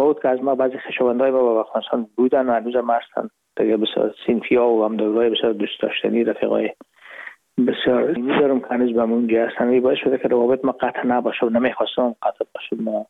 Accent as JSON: {"language": "Persian", "region": "Herat", "country": "Afghanistan", "moved": "as an adult", "lives_now": "Hamburg, Germany", "said": "رفتیم از کابل به هرات و پیش که فاکولته رو پایان برسانیم یا دیپلم بگیریم از هرات از طریق زمینی داخل مرز ایران شدیم، از مرز ایران گذشتیم و داخل پاکستان و از پاکستان و قاچقی آمدیم به آلمان."}